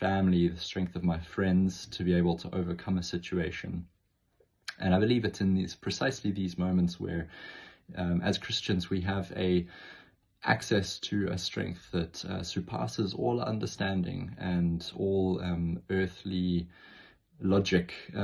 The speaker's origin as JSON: {"language": "English", "country": "Zimbabwe", "tie": "born or raised there", "moved": "yes", "said": "a story that I would like to share from my life growing up in Zimbabwe."}